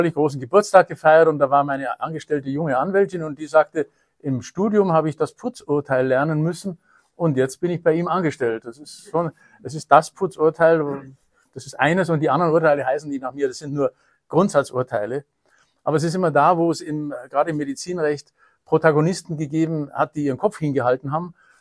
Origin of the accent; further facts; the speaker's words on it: Munich, Bavaria, Germany; moved away as an adult; now in Austria; Ich bin zwar Südtiroler Vorfahren, aber in München geboren und in München gewesen und in München studiert und in München geblieben, bis jetzt die Auswanderung nach Österreich erfolgt.